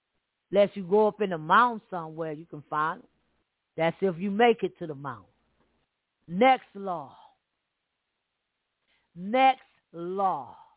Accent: Alabama, United States; I'm from Alabama, man. I growed up around nothing but fruit trees.

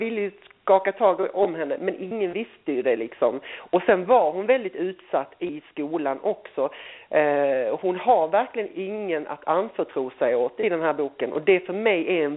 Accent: Eslöv, Skåne, Sweden; Så att, och där hon bor, hon i Eslöv, det är ju där jag kommer ifrån.

